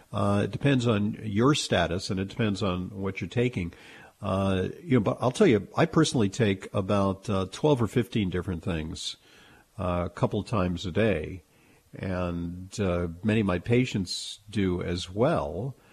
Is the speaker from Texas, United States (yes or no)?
no; New York, United States; accent: New York; But, you know, that's I'm just lapsing into my New York accent there.